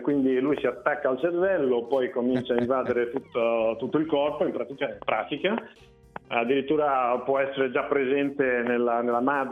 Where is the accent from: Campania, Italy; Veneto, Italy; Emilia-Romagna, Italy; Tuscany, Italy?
Emilia-Romagna, Italy; Ferrara; Io sono di Ferrara, quindi sì.